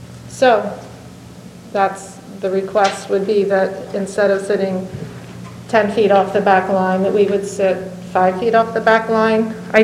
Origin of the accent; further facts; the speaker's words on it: Lancaster, Pennsylvania, United States; We're both from Lancaster, PA area.